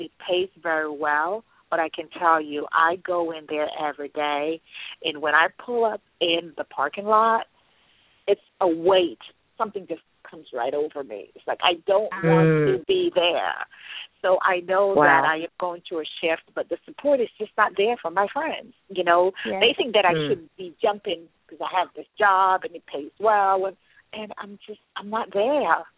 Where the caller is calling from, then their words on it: Washington, District of Columbia, United States; I'm calling from Washington, D.C.